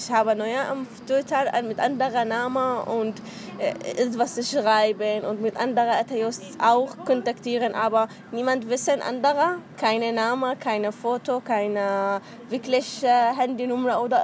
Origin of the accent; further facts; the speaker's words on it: Saudi Arabia; German is a second language; moved away as an adult; now in Germany; Ich komme aus Saudi-Arabien, aber meine Nationalität ist Syrien. Ich habe in Saudi-Arabien geboren und studiere, arbeite